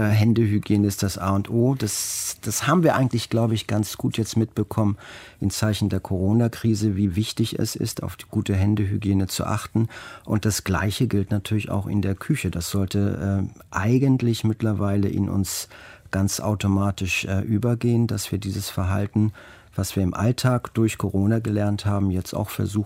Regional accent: Hamburg, Germany; Ich bin Hamburger und bin auch häufig an den Alsterwiesen unterwegs

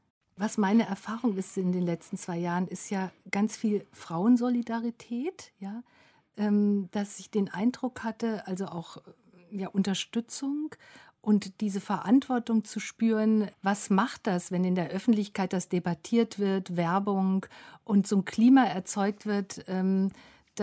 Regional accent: Hesse, Germany; Und wir sind dann in Nordhessen in einer Kleinstadt aufgewachsen

